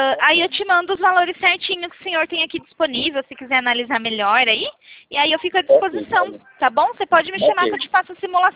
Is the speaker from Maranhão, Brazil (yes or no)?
no; São Paulo, Brazil; eu falo da central, sou de São Paulo.